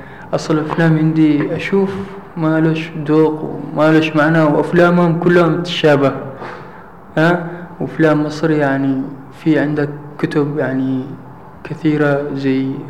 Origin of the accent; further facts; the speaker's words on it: Aden, Yemen; also born or lived in Ethiopia; now in Hodeidah, Yemen; خلقت زي ما قلت لك في دردوة إثيوبيا هي، وتربيت في عدن وتعلمت فيها وذا، ولما الآن جيت في اليمن الحديدة.